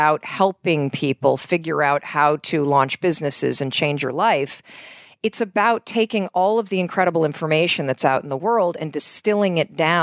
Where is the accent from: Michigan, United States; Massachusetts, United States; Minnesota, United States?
Michigan, United States; So I grew up in Western Michigan. Mm-hmm. I went east to college and law school